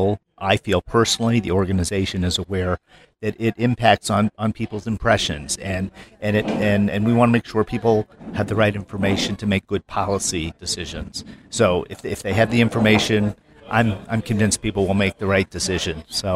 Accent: Washington, D.C. area, United States; now in Chicago, United States; We live in the North Shore of Chicago. I grew up in the Washington, D.C. area. I'm 1 of 5.

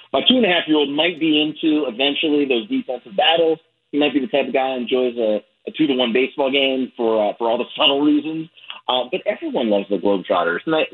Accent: Pittsburgh, Pennsylvania, United States; Like, it's not like I grew up in Florida. I'm from Pittsburgh, Pennsylvania.

